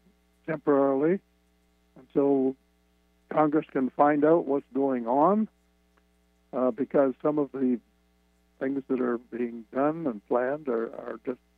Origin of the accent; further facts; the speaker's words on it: Canada; because I'm a Canadian.